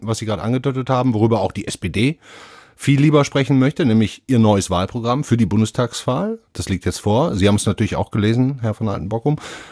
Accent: Duisburg, North Rhine-Westphalia, Germany; meine Heimatstadt und nehme da mal einen beliebigen Maurermeister aus Duisburg

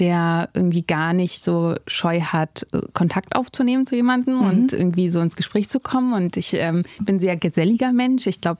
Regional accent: Germany; born there; ich bin in der DDR geboren. Ich bin ja so ein Wendekind. Ich bin ja 1990 im Juli geboren, also gerade noch so DDR-Geburtsurkunde.

